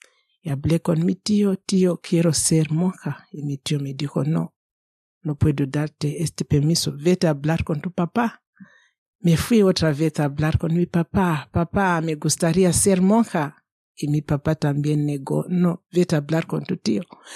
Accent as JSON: {"language": "Spanish", "town": "Kamativi", "region": "Matabeleland North", "country": "Zimbabwe", "tie": "born or raised there", "said": "Yo nací en Zimbabue, en un pueblo que se llama Kamativi, en la diócesis de Hwange, cerca de como a 200 kilómetros de las Cataratas Victoria, que son más famosas."}